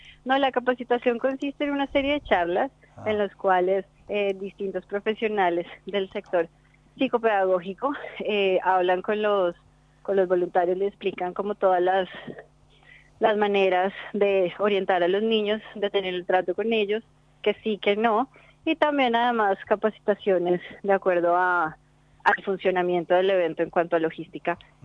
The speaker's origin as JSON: {"language": "Spanish", "region": "Bogotá", "country": "Colombia", "said": "No, yo soy bogotana."}